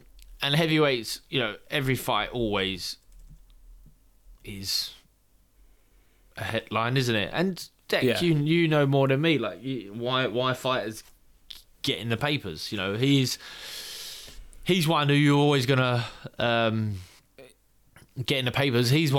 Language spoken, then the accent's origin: English; Barcelona, Catalonia, Spain; I'm from Barcelona.